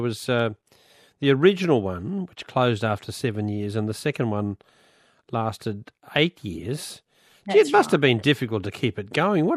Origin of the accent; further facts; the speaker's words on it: Tasmania, Australia; Even though I grew up in Tassie, I didn't know all this.